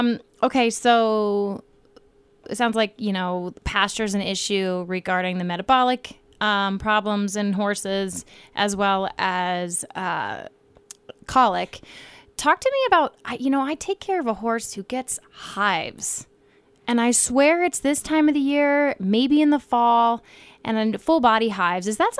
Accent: East Coast, United States; You know, I grew up in the East Coast where rain rot was a major thing.

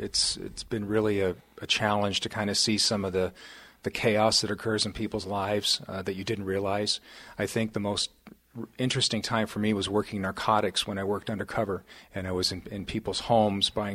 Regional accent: Colorado Springs, Colorado, United States; also born or lived in Denver / Montana; I'm from Colorado originally, born in Denver, raised in Colorado Springs. My dad was military, but we ended up being assigned up at Malmstrom Air Force Base in Montana when I was still in high school.

